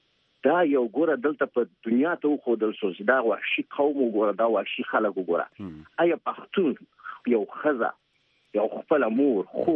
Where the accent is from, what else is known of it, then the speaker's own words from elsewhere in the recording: Peshawar, Khyber Pakhtunkhwa, Pakistan; زه ورکوټه غاښتم، زه په پېښور کې غاښتم.